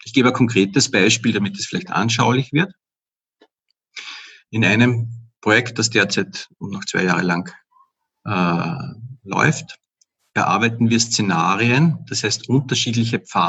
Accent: Upper Austria, Austria; now in Vienna, Austria

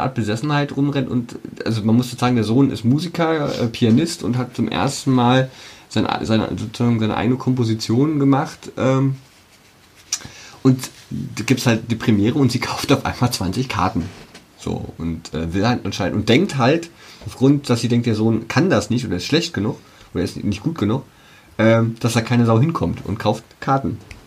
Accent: Berlin, Germany; Also als Berliner

